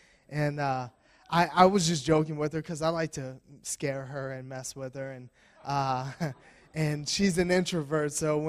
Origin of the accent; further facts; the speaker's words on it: Louisiana, United States; Well, I'm from Louisiana. My wife is from Mountain Home, Arkansas. … It's French. Yeah, I'm a Cajun.